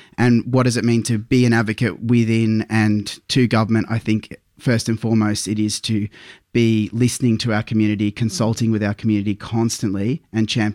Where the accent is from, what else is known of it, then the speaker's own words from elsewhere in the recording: Queensland, Australia; I grew up in Queensland, and until I was 11 years of age